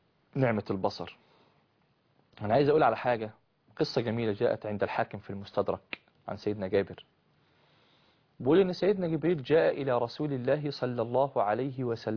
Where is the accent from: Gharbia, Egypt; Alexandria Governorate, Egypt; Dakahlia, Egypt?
Gharbia, Egypt; Al Farastaq; يعني أنا قضيت فترة العيد بين الأهل والأحباب في قريتي، قرية الفرستك